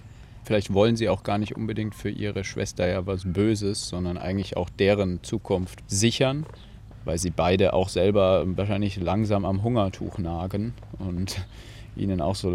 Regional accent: Nuremberg, Bavaria, Germany; now in Cologne, Germany; 29 Jahre alt, ich komme aus Nürnberg, studiere aktuell noch in Köln

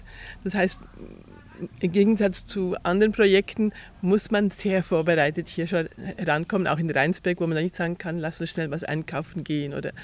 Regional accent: Switzerland; now in France; ich bin Schweizerin, hört man auch. Ich lebe inzwischen in Frankreich, habe in Wien studiert, also relativ europaweit unterwegs.

